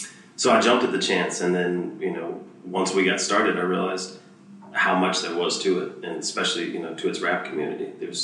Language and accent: English; Houston, Texas, United States; also born or lived in Galveston; And, you know, I'm from Galveston, just 45 minutes south of Houston, but I kind of grew up in Houston too. And I love Houston.